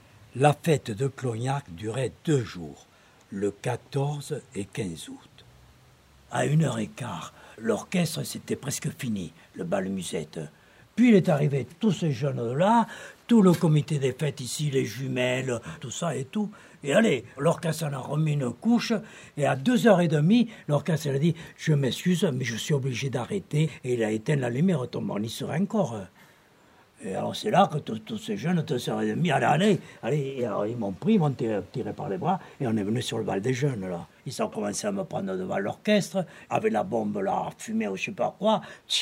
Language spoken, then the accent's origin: French; Occitanie, France; accent: Aveyron; Je termine avec mon léger accent qui sent la montagne du sud, les airs qui roule dans l'accent du terroir, c'est l'Aveyron.